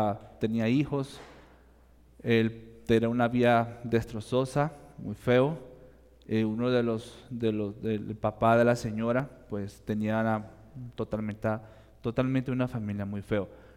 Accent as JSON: {"language": "Spanish", "region": "Lima", "country": "Peru", "tie": "born or raised there", "also_born_or_lived": "Pucallpa", "said": "Yo soy de Lima. Perdón, de Pucallpa, pero fui criado en Lima."}